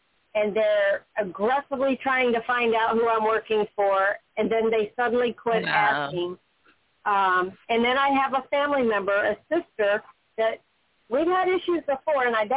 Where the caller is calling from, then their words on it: Florida, United States; I'm calling from Florida.